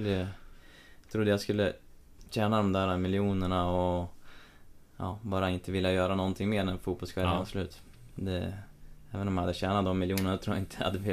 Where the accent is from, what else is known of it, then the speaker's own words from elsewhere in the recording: Ljusdal, Gävleborg County, Sweden; Jag kom ju från Ljusdal där